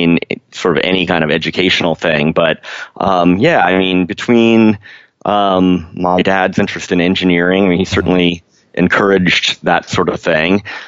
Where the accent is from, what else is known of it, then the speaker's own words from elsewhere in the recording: Maryland, United States; So I grew up in Maryland in a suburb of Washington, D.C., sort of halfway between D.C. and Baltimore, and pretty close to Annapolis.